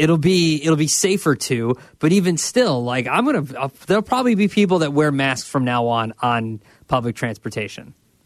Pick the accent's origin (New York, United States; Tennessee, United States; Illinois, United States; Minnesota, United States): Illinois, United States; Libertyville; I'm from Libertyville, Sylvia. I'm right down the street from Great America.